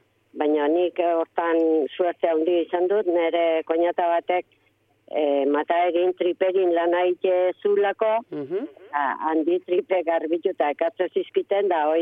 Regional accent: Amezketa, Basque Country, Spain; Ba, ni Amezketan jaio nintzen, eta han egite ginu zen Mondejuk, etxen

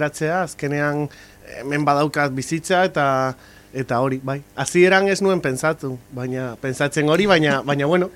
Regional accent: Canary Islands, Spain; born there; Basque is a second language; moved away as an adult; now in Basque Country, Spain; eta nire kasua pixka desberdina izan da. Azkenean jaio nintzen Gran Canarian, eta Euskal Herrira etorri nintzen ikastera, hasieran. Baina gero hemen geratu naiz

